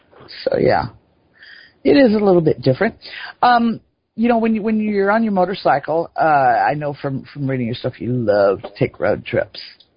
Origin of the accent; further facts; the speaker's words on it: Iowa, United States; accent: Iowa twang; Iowa. And, you know, it's a state that I kind of got a soft spot for. I can even say Iowa now without my accent showing. Most people never guess